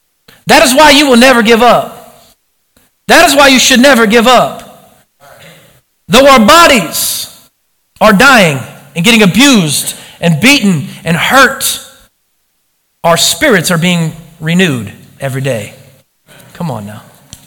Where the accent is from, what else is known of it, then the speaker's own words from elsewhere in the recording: Oregon, United States; Or maybe that's just because I grew up in Oregon and we hug trees.